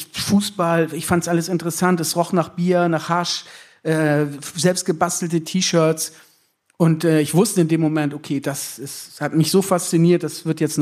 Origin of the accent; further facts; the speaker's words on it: Schenefeld, Schleswig-Holstein, Germany; Richtig, ich komme aus Schenefeld, ein kleines, verschlafenes Örtchen am Stadtrand.